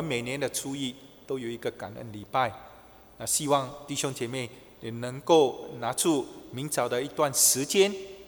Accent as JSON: {"language": "Chinese", "country": "China", "said": "今早我们要来看一些的我们中国人的迎新年的习俗"}